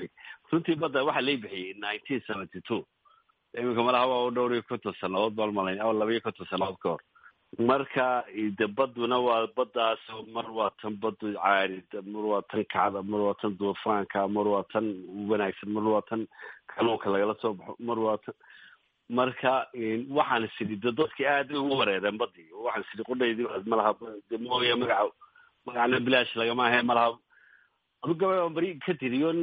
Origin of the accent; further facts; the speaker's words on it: Hargeisa, Woqooyi Galbeed, Somalia; now in Sweden; Waxaan ahay qurbi joog Soomaalida degan waddanka Sweden muddo dheerna deganaa. Waxaan ku dhashay Hargeysa, ku koray